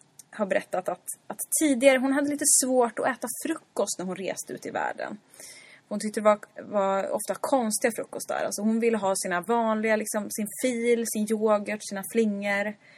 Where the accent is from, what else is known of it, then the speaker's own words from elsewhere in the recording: Sundsvall, Västernorrland County, Sweden; Jag sa, ja, jag kommer från, från Sundsvall.